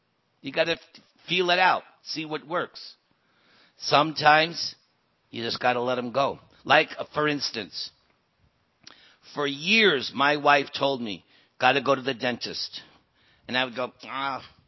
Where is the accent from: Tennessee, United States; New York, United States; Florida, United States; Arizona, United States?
New York, United States; I don't listen because I'm from New York and I'm real stubborn.